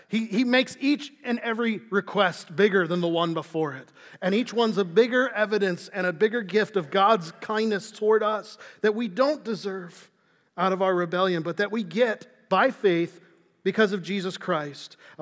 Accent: Illinois, United States; I was not. I was born and raised in Illinois.

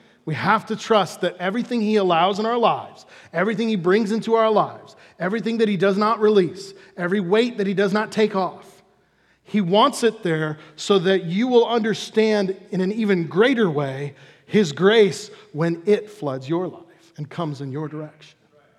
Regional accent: Chicago, Illinois, United States; I mean, I grew up in Chicago. I'm a skeptic, right?

